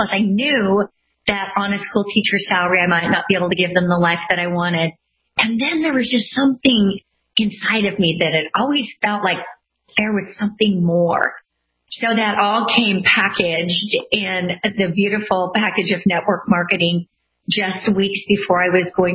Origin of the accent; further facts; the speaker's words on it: Utah, United States; I grew up in Utah, so I was familiar with network marketing